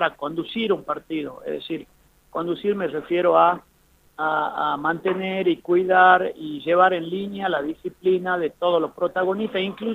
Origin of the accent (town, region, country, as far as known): Argentina